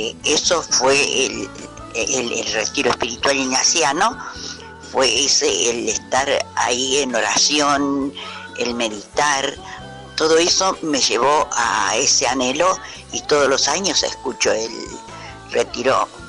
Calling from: Río Cuarto, Córdoba, Argentina; de Río Cuarto.

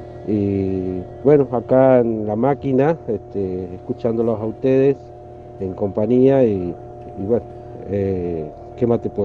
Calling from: Libertador General San Martín, Jujuy, Argentina; de Libertador General San Martín y bueno, te comento que hace 22 años que trabajo acá en una empresa reconocida acá en el norte

